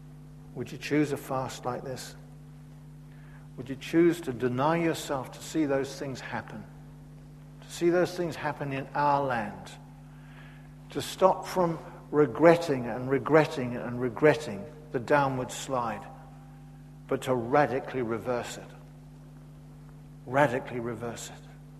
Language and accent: English; England, United Kingdom; because I'm English, I'd say it like that.